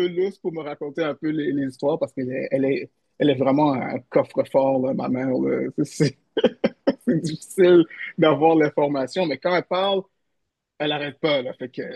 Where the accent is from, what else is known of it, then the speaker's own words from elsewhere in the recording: Montreal, Quebec, Canada; je suis québécois d'origine haïtienne, mais je suis pas très au courant de ma culture haïtienne. On a grandi à Notre-Dame-de-Grâce, c'est anglophone. Puis il y avait des Jamaïcains, mais il y avait pas d'Haïtiens dans le coin.